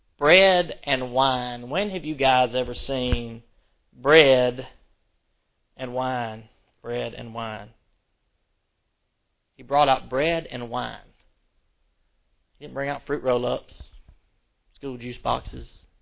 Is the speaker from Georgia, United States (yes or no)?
yes; Rockmart, Georgia, United States; I say Melchizedek. I don't know if it's because I'm from Brockmart or what, but that's how I say it.